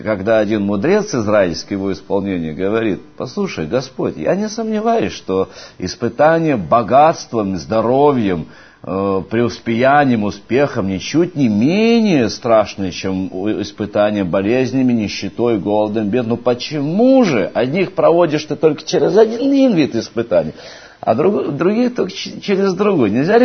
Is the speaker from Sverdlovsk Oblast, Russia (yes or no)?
no; Rostov-on-Don, Rostov Oblast, Russia; Я из Ростова-на-Дону, я прекрасно знаю, что чувствует моя соотечественница